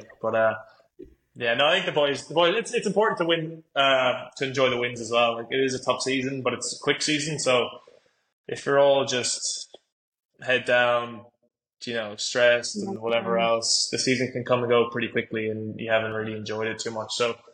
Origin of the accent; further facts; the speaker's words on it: New York, United States; I grew up in New York, so I wasn't really like too familiar with rugby